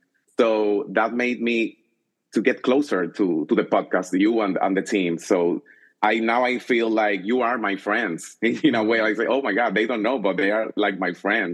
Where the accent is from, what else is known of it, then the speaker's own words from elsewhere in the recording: Dominican Republic; I'm a guy from Dominican Republic. I don't know if you know my country, if you have come.